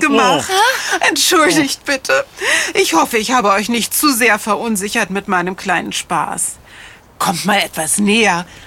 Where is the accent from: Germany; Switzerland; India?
India; German is a second language; Und in Indien, meinem Heimatland, gilt die Pflanze vielen als heilig.